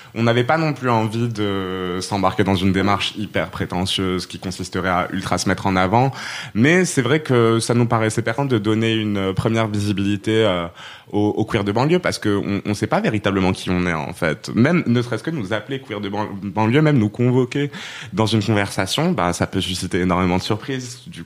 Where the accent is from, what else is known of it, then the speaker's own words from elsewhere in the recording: Rabat, Rabat-Salé-Kénitra, Morocco; now in France; avant j'étais à Poitiers et à la base je suis marocaine, je viens de Rabat, donc ma première étape ça a été en France, ça a été Poitiers